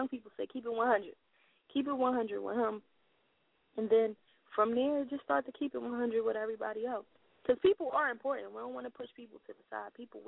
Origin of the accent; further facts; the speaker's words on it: Philadelphia, Pennsylvania, United States; because I'm from Philadelphia, West Philadelphia, uh-huh. born and raised.